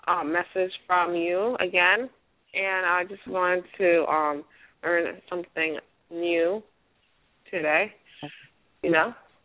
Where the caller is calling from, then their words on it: Florida, United States; I'm calling from South Florida.